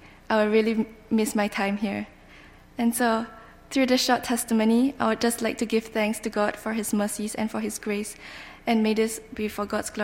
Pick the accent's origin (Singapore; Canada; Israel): Singapore; from Singapore, and for the last 6 months I've been here doing my final year project in the University of Toronto.